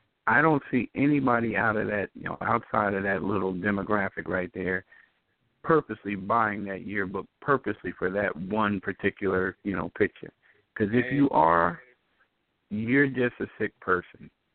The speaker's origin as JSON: {"language": "English", "region": "Northeast", "country": "United States", "said": "Yeah, you know, up here, you know, I guess you would say the East or the Northeast."}